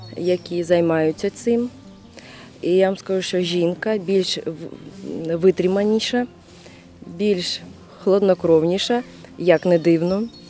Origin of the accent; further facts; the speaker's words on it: Kharkiv, Kharkiv Oblast, Ukraine; я сама з Харкова